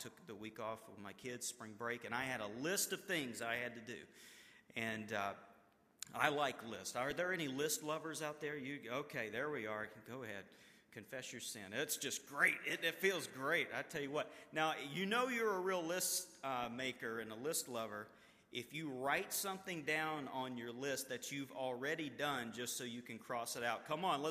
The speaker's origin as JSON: {"language": "English", "region": "Alabama", "country": "United States", "tie": "born or raised there", "said": "like I grew up in Alabama, and for fun, when we were dating"}